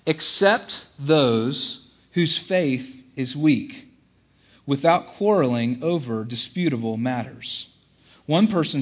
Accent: the South, United States; I grew up in the South, and that was like a big question.

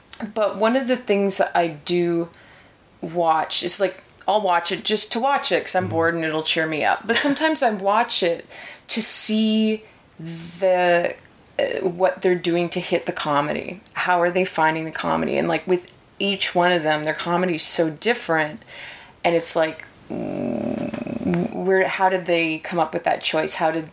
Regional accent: Manitoba, Canada; I'm originally from Manitoba

